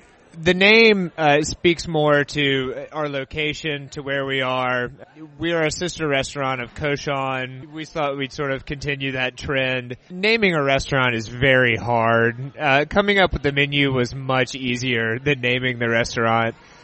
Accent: Memphis, Tennessee, United States; also born or lived in California; I was born and raised in Memphis and only lived in California for about 7 years.

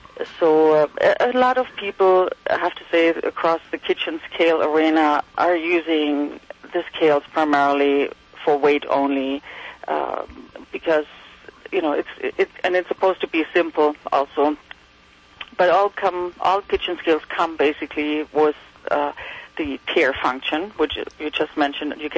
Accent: Wiesbaden, Hesse, Germany; English is a second language; moved away as an adult; now in Long Island, United States; Currently, as you can hear, I'm from Germany. I moved 10 years ago from Wiesbaden to Long Island.

